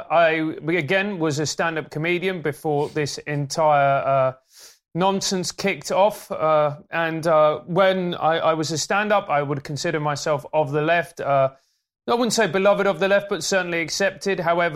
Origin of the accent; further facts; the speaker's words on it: Venezuela; When I grew up in Venezuela, it was a capitalist country, not without its problems, highly corrupt.